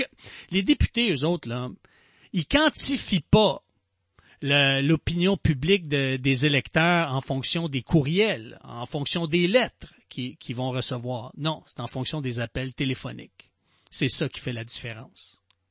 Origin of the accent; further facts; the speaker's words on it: Montreal, Quebec, Canada; born there; Je suis un Québécois, je suis né à Montréal, je suis fier d'être Québécois, j'aime la langue française